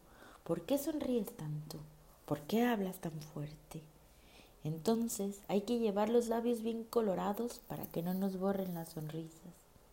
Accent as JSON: {"language": "Spanish", "country": "Mexico", "said": "Como mexicana, los colores importan. Recuerdan a comida, a casa, a familia."}